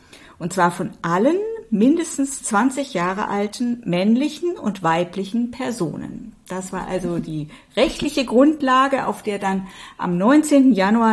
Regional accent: Baden-Württemberg, Germany; ich bin ja in Baden-Württemberg aufgewachsen. Ich habe am 6. März 1983 zum ersten Mal gewählt.

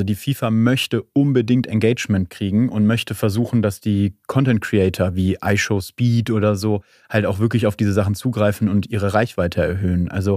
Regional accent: Wuppertal, North Rhine-Westphalia, Germany; die im Übrigen Wuppertal heißt, wie meine Heimatstadt, bin ich sehr stolz drauf.

